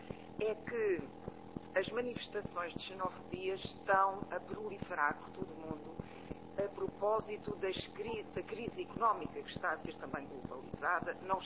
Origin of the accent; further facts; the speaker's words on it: Portugal; enquanto portuguesa